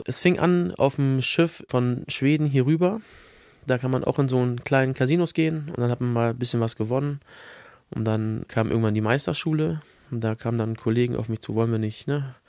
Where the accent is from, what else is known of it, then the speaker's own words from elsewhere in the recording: Bremen, Germany; ganz, ganz bisschen auch in Walle, in meiner Heimat.